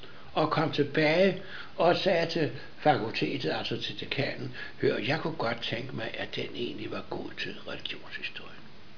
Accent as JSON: {"language": "Danish", "town": "Copenhagen", "region": "Capital Region of Denmark", "country": "Denmark", "said": "Men jeg som københavner regnede det jo ikke for noget."}